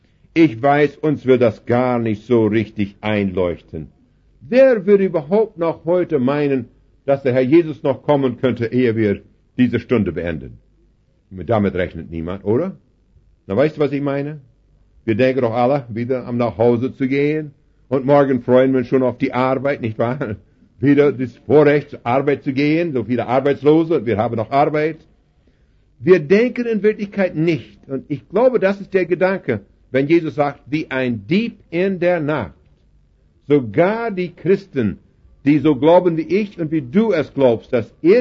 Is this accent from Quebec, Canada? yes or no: no; Alberta, Canada; Bei uns im Westen von Kanada, in Alberta